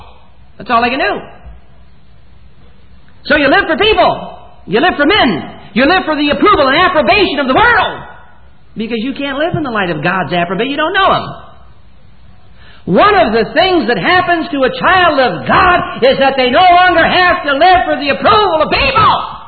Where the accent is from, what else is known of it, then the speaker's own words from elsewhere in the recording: Michigan, United States; Now, I'm from Michigan. And I heard Michigan got beat yesterday.